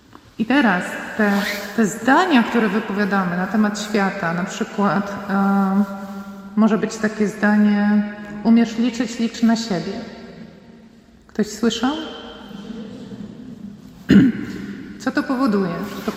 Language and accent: Polish; West Pomeranian Voivodeship, Poland; bo ja pochodzę spod Szczecina.